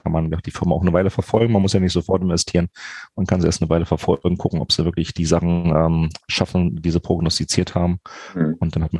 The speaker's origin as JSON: {"language": "German", "region": "Berlin", "country": "Germany", "said": "ich bin 44 Jahre alt und wie man es kaum überhören kann, komme ich aus Berlin."}